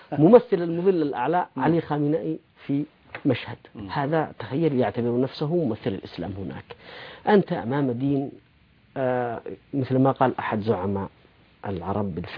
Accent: Yemen; نحن عندنا في اليمن، رمنا في اليمن

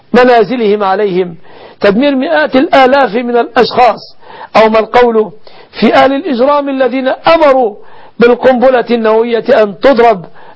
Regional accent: Egypt

